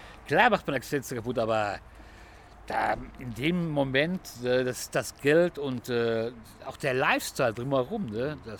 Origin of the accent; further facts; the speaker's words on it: North Rhine-Westphalia, Germany; Ich sag so, NRW, kleine Stadt.